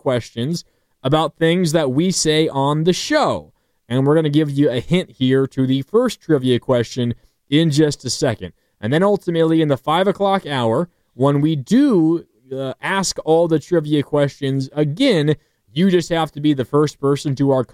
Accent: Windsor, California, United States; I'm going to my hometown in Windsor, up in Sonoma County.

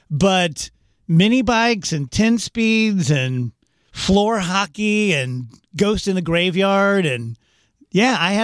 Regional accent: South Roxana, Illinois, United States; And I've always said like, oh, whatever you do, don't bury me here. Don't bury me in South Roxana. It's the last place in the world. But it's the only place where I have peop

